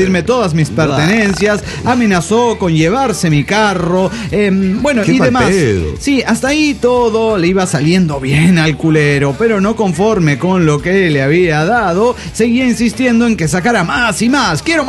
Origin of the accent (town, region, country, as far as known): Bogotá, Colombia; now in Mexico